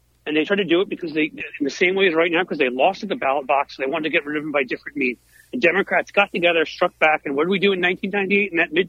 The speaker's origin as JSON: {"language": "English", "region": "Midwest", "country": "United States", "said": "As a Midwesterner."}